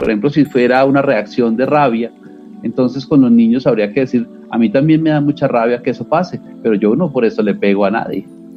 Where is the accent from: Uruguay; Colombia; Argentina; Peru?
Colombia; uno de los grandes desafíos para nosotros como colombianos y colombianas